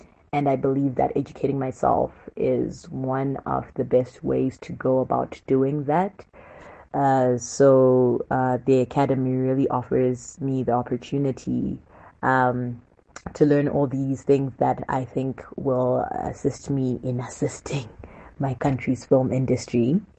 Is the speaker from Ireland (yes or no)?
no; Zimbabwe; I am from Zimbabwe.